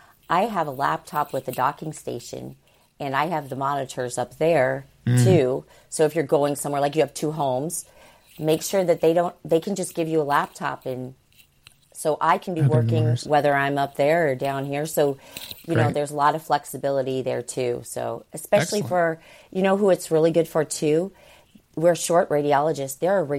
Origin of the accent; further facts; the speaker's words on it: Danville, Illinois, United States; In Danville, Illinois. It's near Champaign-Urbana.